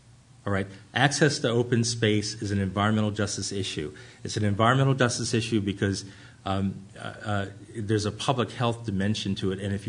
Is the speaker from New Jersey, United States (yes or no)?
yes; Atlantic City, New Jersey, United States; Now, I grew up in Atlantic City, New Jersey, at a time where there was still de facto segregation